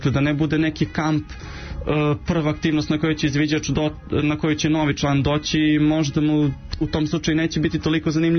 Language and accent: Serbian; Zaječar, Zaječar District, Serbia; ja sam inače iz Zaječara